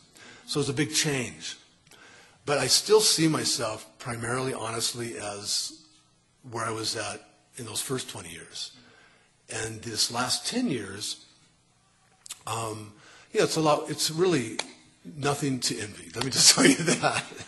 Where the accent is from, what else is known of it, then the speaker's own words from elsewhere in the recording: San Francisco, California, United States; born there; also born or lived in Seattle / Montana / Arizona / Mexico; I was born in San Francisco, lived in all over the place. Seattle, Montana, Arizona, Mexico, San Diego, downtown LA, slums, all over.